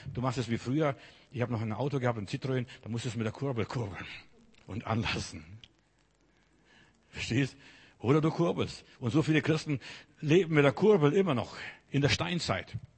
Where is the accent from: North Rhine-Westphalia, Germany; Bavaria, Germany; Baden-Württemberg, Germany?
Bavaria, Germany; Munich; da in München, wo ich aufgewachsen bin